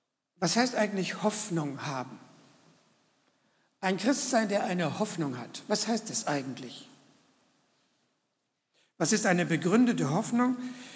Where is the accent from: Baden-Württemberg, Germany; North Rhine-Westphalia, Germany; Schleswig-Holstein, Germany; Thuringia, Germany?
Baden-Württemberg, Germany; Ich komme aus dem Schwabenland und ihr merkt, ich habe mich angeglichen, ja, an das Hochdeutsche.